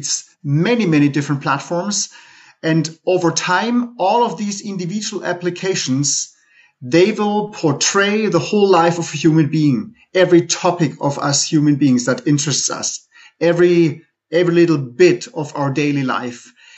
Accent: Germany; I'm from Germany. I'm married to an American.

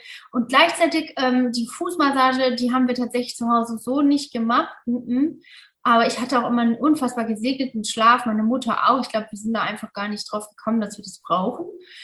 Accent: Mainz, Rhineland-Palatinate, Germany; wir sind aus Mainz eigentlich und Tram-Trabach ist eine Stunde entfernt.

